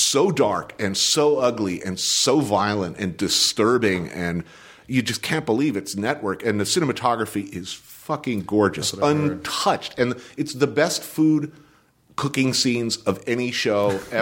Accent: New Jersey, United States; And I grew up in New Jersey, but people didn't look like that and where I came from.

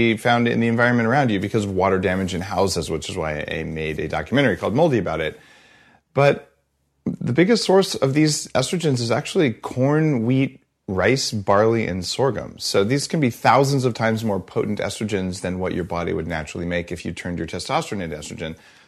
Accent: New Mexico, United States; I'm not quite redneck, but I'm from New Mexico

